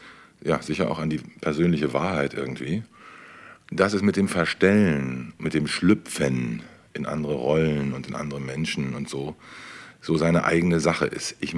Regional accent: Duisburg, North Rhine-Westphalia, Germany; born there; also born or lived in Leipzig; zwischen Duisburg, meinem Geburtsort, und Leipzig, der Stadt, in die mein Vater nach dem Krieg gegangen ist

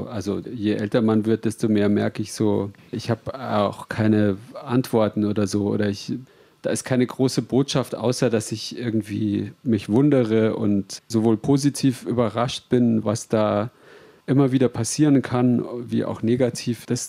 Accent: Germany; weil ich als Deutscher, der Englisch singt, sehr viel limitierteres Vokabular habe

